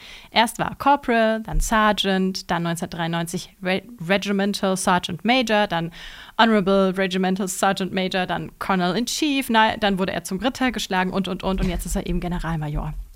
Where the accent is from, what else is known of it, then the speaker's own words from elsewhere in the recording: Garmisch-Partenkirchen, Bavaria, Germany; Ich komme ja aus Garmisch-Partenkirchen